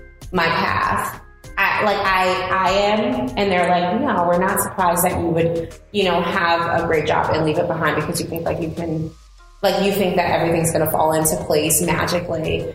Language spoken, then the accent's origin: English; New York, United States; I mean, growing up in New York, I went to a very Black and Hispanic school.